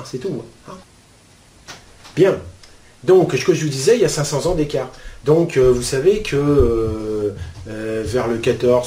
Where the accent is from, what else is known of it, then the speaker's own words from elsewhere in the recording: France; born there; Bon, je suis né en France, certes, hein